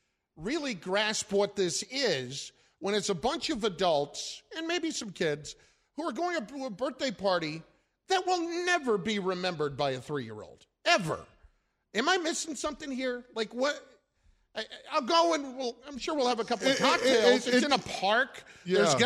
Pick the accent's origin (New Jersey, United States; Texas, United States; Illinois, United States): New Jersey, United States; Well, I'm from Jersey.